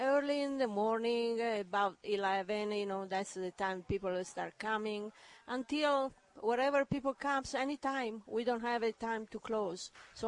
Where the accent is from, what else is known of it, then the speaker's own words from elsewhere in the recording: Forte dei Marmi, Tuscany, Italy; English is a second language; as a matter of fact … the famous singer, lives next to my hometown, Forte de Marmi, and he makes his own wine.